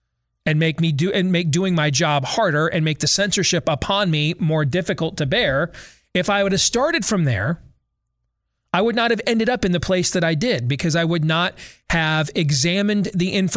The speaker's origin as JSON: {"language": "English", "country": "United States", "said": "Because I want one, and I'm an American."}